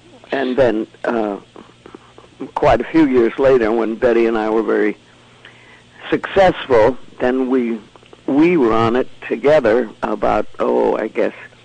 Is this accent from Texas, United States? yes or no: no; Hartford, Connecticut, United States; born there; also born or lived in New York; my mother saw to it that we left Hartford, Connecticut, where we were all born, and go to New York